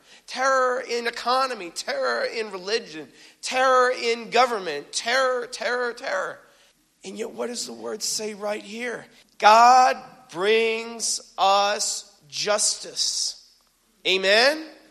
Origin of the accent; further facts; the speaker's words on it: Hawaii, United States; I grew up in Hawaii. And mind you, it's not all beaches and coconuts. I grew up as the minority.